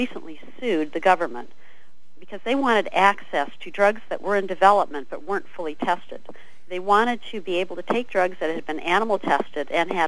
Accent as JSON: {"language": "English", "region": "Michigan", "country": "United States", "tie": "born or raised there", "said": "I grew up in Michigan and I have sisters who are working for doctor's offices and things up there"}